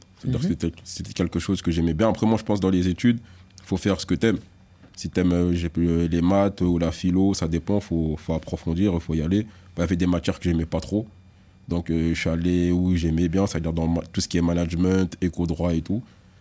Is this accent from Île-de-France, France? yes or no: yes; Île-de-France, France; born or raised there; also born or lived in Kinshasa, DR Congo